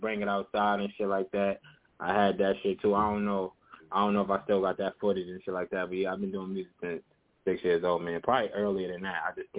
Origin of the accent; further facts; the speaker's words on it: Astoria, New York, United States; But yeah, man … I'm from Astoria, Queens, man. I've been doing music since a young age